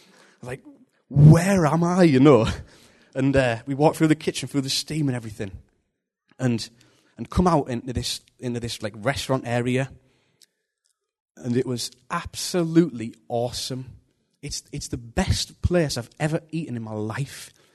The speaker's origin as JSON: {"language": "English", "town": "Borough", "region": "London", "country": "United Kingdom", "said": "Yeah, I'm from Borough, just a bloke from Borough, basically."}